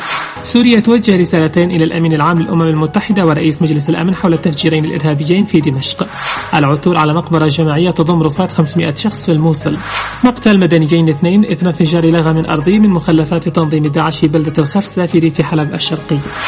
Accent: Yemen; من يصدق أن بلدنا اليمن ينام على احتياطيات من النفط هي الأولى عالميا

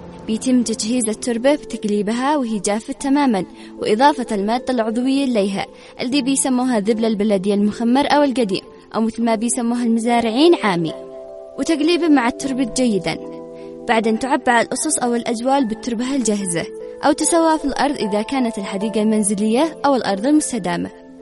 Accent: Yemen; التين العربي بس عندنا في اليمن مشهور بالبلس العربي

